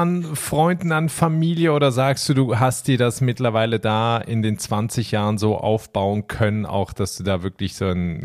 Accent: Basel, Basel-Stadt, Switzerland; moved away as an adult; also born or lived in Berlin; now in Ireland; Ich bin ja in Basel aufgewachsen, habe dann ganz lange in Berlin gelebt, jetzt eben in Irland.

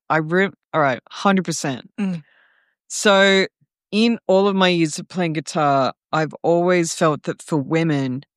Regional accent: Ireland; I'm Irish. I need the small talk.

